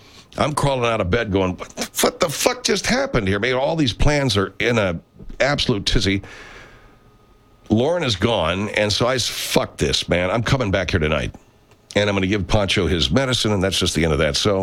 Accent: Longview, Washington, United States; Dude, I grew up in Longview. Used to go to Vader all the time.

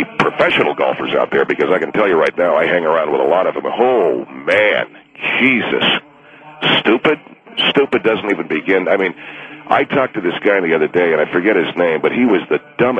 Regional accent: Fiji; So I was born and raised in Fiji, but I do have Indian heritage.

